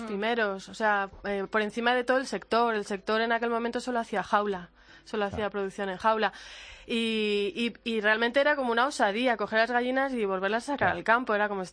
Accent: Galicia, Spain; born there; tengo mis raíces y, bueno, de hecho yo nací en Galicia

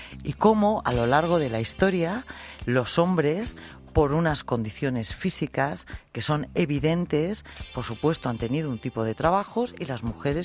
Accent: Burgos, Castile and León, Spain; Yo que soy de Burgos

